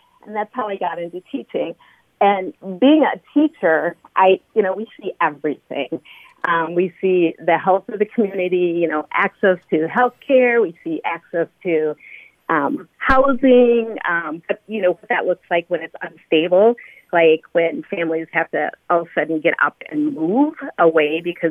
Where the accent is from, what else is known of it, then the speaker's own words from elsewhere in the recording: Burnsville, Minnesota, United States; I grew up in Burnsville, and we were the first Black family out there. My parents moved out there.